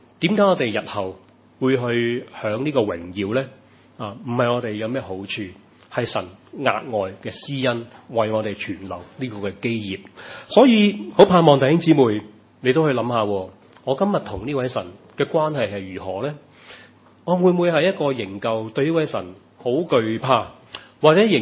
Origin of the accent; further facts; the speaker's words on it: China; 我們中國人都很難，即是一個即是很含蓄的民族